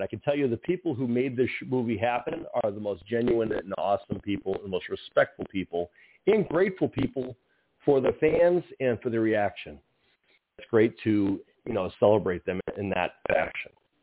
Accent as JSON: {"language": "English", "country": "Ireland", "said": "which I'm Irish"}